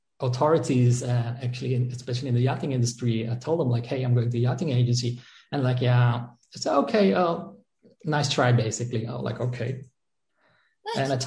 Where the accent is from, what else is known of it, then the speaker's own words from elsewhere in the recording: Amsterdam, North Holland, Netherlands; English is a second language; Because they know I'm the Dutch guy in that respect. And yeah, I'm from Amsterdam.